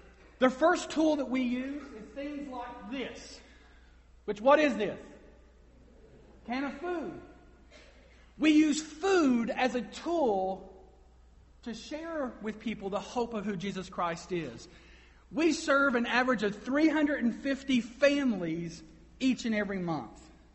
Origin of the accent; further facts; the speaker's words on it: Kentucky, United States; I'm born and raised in Eastern Kentucky, but one of the unique things about Eastern Kentucky is that we have two cultures living side by side.